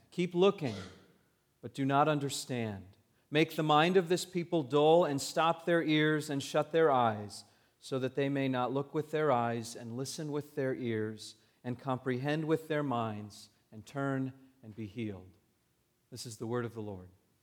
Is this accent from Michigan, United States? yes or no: no; California, United States; When I was growing up, the church that I grew up in Southern California